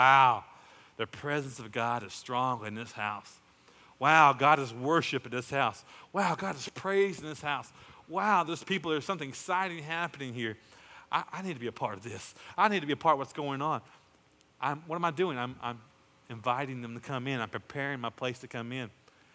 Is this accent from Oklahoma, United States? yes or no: yes; Muskogee, Oklahoma, United States; And many of you don't know this, but I was raised in Muskogee, Oklahoma.